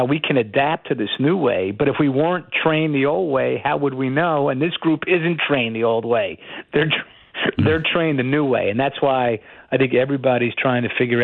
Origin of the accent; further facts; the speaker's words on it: New York, United States; And I grew up in New York where there isn't a college football team.